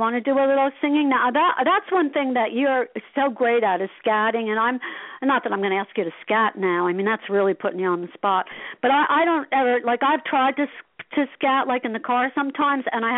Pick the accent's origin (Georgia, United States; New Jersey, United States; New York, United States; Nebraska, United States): New Jersey, United States; Asbury Park; You know, I'm an Irish redhead from, you know, Asbury Park, New Jersey. What can I say?